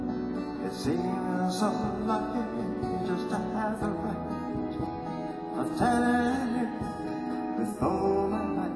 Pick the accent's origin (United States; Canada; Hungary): Canada; Toronto, Ontario; We're down from Toronto doing 9 shows. We all live in Toronto. We don't smoke crack cocaine. We're all from Toronto, and we're all good boys.